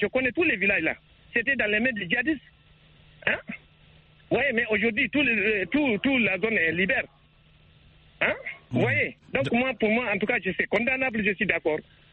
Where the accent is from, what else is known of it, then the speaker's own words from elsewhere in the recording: Est, Burkina Faso; moi, je suis de la zone du Gourma, parce que je viens de Terra. Je connais la zone bien.